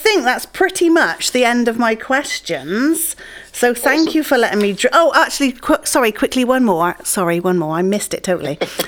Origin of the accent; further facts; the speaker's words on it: England, United Kingdom; now in Wales, United Kingdom; I'm actually English, living in Wales